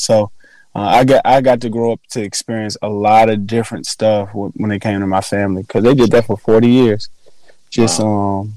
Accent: Richmond, Virginia, United States; moved away as an adult; now in Asheville, United States; But I'm from Richmond. I've been in Asheville about 10 years. But I'm from Richmond, Virginia, and moved here due to the military.

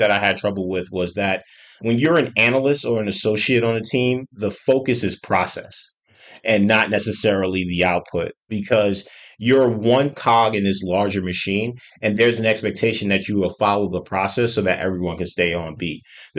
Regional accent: Harlem, New York, United States; I think what's special about Morehouse for me is that I grew up in Harlem, and the idea of Harlem was one that had a balance, right?

